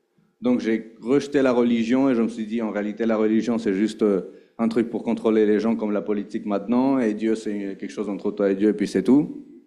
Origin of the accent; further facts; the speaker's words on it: Madrid, Community of Madrid, Spain; moved away; also born or lived in Israel; moi je suis né en Israël et à mes 4 ans, ma mère et moi nous sommes partis à Madrid, j'ai grandi toute ma vie en Espagne.